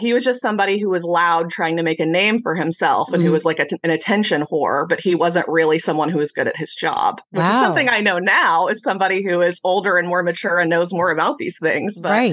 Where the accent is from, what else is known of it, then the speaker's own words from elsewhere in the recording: Illinois, United States; I'm from Illinois, a Democratic state.